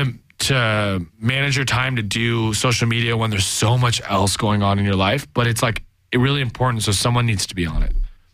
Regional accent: Irvine, California, United States; I grew up in Irvine, and Irvine's 50% Asian. It's like Southern California, so it's heavily Latino. I grew up in a Persian household

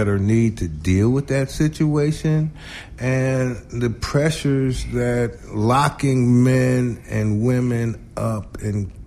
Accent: New York City, New York, United States; So I grew up in New York City, for the most part.

